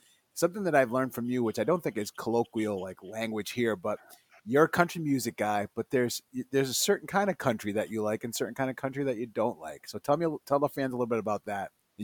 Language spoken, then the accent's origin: English; New England, United States; I'm obviously from New England.